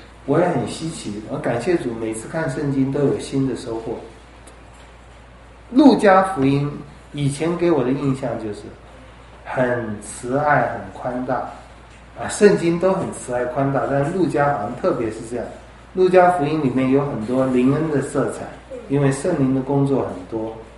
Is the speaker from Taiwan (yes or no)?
yes; Taiwan; 对不起，我也是台湾人。